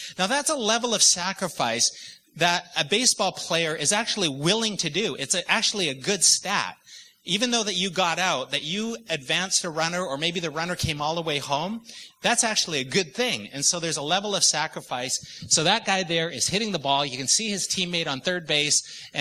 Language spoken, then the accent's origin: English; Vancouver, British Columbia, Canada; also born or lived in Nashville; Sheila and I came from Nashville, originally from Vancouver.